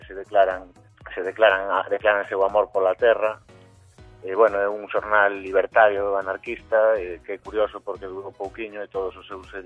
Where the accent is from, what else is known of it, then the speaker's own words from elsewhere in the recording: A Coruña, Galicia, Spain; Galician is a second language; Eu, de feito, pois son da Coruña e, por desgracia social ou polo que sexa, pois me custa un pouquiño falar de galego